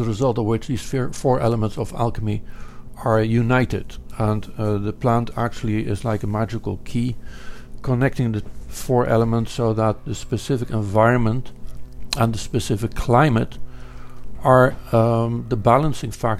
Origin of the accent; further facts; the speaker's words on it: Netherlands; I grew up in the Netherlands